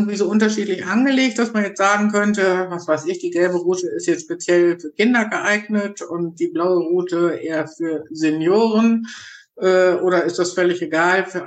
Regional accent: North Rhine-Westphalia, Germany; Ja, jetzt komme ich ja aus Nordrhein-Westfalen, ganz weit weg von euch

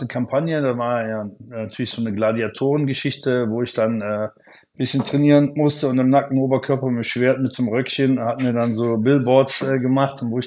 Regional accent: Cologne, North Rhine-Westphalia, Germany; born or raised there

